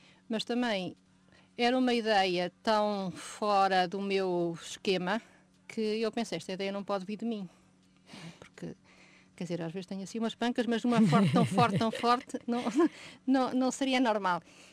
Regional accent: Coimbra, Portugal; now in Porto, Portugal; voltei em 74, fiz a universidade em Coimbra e depois vim trabalhar para o Porto. Portanto, Coimbra é sempre a minha terra, mas acabei por estar lá menos tempo do que noutros sítios.

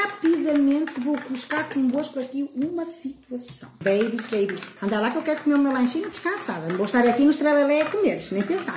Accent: Vila Praia, Portugal; Estão de Vila Praia que é a minha terra.

